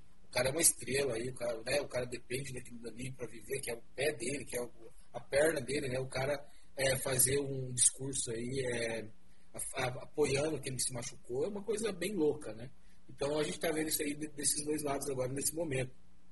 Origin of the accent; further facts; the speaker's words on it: Brazil; Esse é o nosso objetivo enquanto brasileiro, né?